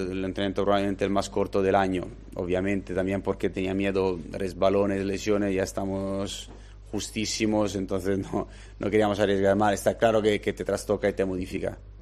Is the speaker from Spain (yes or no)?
yes; Miranda, Castile and León, Spain; yo vengo de Miranda, que cuando hacía mucho frío